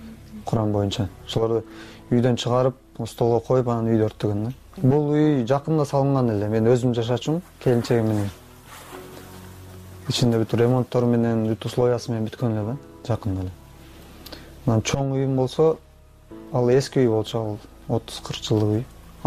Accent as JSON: {"language": "Kyrgyz", "town": "Batken", "region": "Batken Region", "country": "Kyrgyzstan", "said": "Бул жакка биз өз Баткенден октябрда келдик да"}